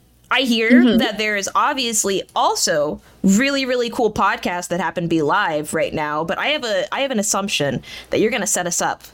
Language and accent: English; United States; Oh my God. I'm such an American.